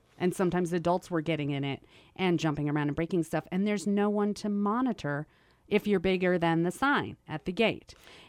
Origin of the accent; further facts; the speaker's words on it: Washington, District of Columbia, United States; And I'm warped because I grew up in Washington, D.C., where you don't pay for anything.